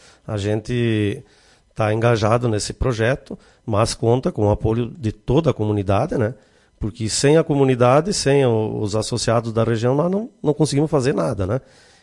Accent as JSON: {"language": "Portuguese", "town": "Tapejara", "region": "Rio Grande do Sul", "country": "Brazil", "tie": "born or raised there", "said": "eu sou natural de Tapejara, né? Uhum. Vim de lá para cá em 97"}